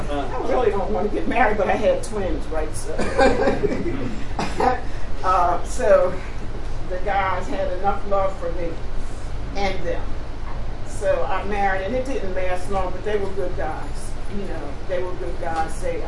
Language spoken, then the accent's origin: English; Camden, New Jersey, United States; moved away as an adult; now in Pittsburgh, United States; I am from Camden, New Jersey. I've been in Pittsburgh 35 years. I came here to give my children a better chance at life